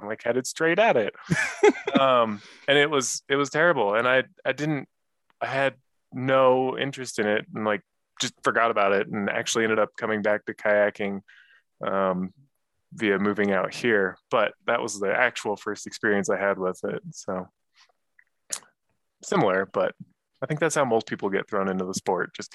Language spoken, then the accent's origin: English; California, United States; I grew up in California